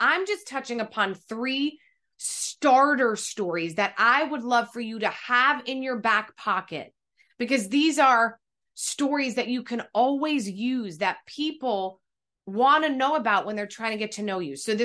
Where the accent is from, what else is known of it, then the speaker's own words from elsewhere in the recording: New Jersey, United States; I grew up in New Jersey. I lived with my mom, dad, my grandmother, and my brother.